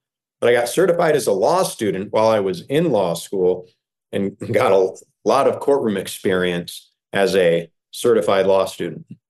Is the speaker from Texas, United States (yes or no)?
no; Iowa, United States; I told you guys I'm from Iowa and I want to go back and practice in Iowa.